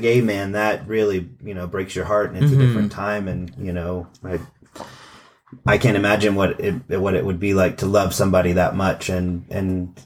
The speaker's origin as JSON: {"language": "English", "region": "North Carolina", "country": "United States", "tie": "born or raised there", "said": "But they're from my hometown of Wilkes County."}